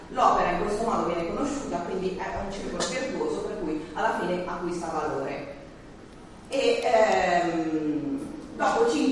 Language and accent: Italian; Genoa, Liguria, Italy; Sono molto fiera del fatto da genovese